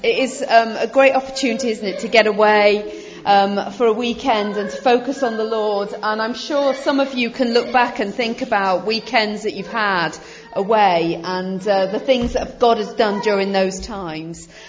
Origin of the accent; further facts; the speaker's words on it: North West England, United Kingdom; now in London, United Kingdom; I live in Greenwich in South East London. Originally I'm from the North West, so I'm not a Londoner born and bred or anything like that. But I've been in London a long time now.